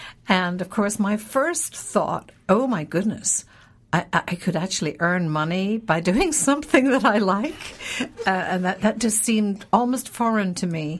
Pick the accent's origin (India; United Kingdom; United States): United Kingdom; Scotland; You know, I think about my roots. I'm from Scotland, after all.